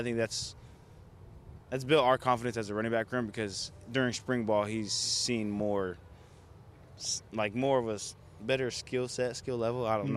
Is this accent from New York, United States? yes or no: no; Victorville, California, United States; Yeah, so I grew up 13 years in Victorville, California, moved my junior and senior year of high school